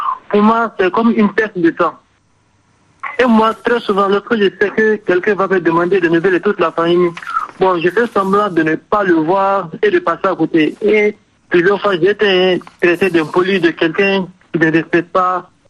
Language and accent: French; Mali; Bon, moi, je suis malien. Et chez nous, au Mali